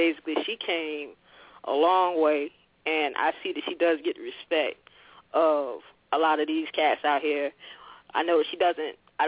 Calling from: South Carolina, United States; I'm calling from South Carolina.

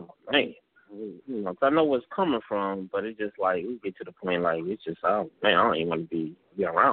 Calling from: Cleveland, Ohio, United States; Cleveland, Ohio.

